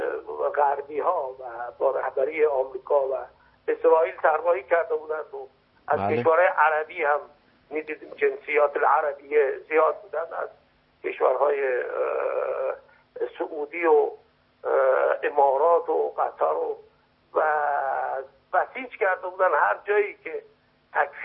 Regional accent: Iran; also born or lived in Iraq; که من هم ایرانی هستم، همی که بالاخره در عراق دنیا اومدم و طلبه نجف بودم

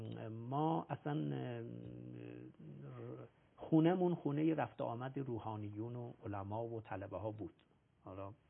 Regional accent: Mazandaran, Iran; now in Qom, Iran; واقع از دوره جوانیمون ساکن قم شدیم و الان خیلی سال هست، منتها اصالتا اهل مازندران هستم.

